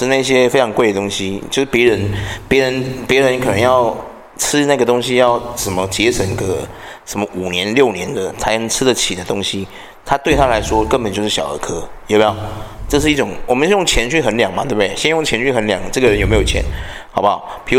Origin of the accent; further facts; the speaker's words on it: Taiwan; 对啊，其实我觉得我们台湾人应该对婚礼没有